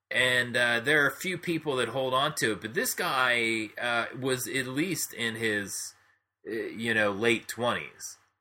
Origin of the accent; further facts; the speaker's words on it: Pennsylvania, United States; when we were growing up in Pennsylvania.